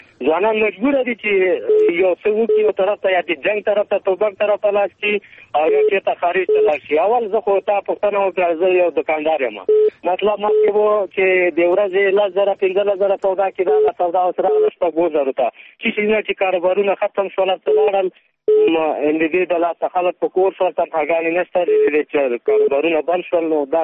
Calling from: Paktia, Afghanistan; زادران سیاستداری زازه ام دی پکتیا ولایت نو.

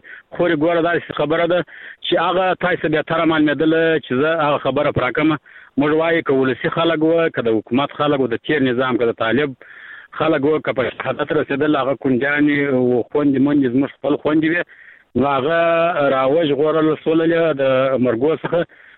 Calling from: Arghandab, Kandahar, Afghanistan; لکندار ولایت ارغنداو ولسوالۍ سره د ټلیفون په کرښه خورې

